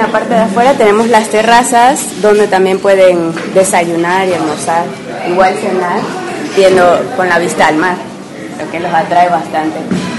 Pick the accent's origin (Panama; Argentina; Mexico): Panama; De Panamá.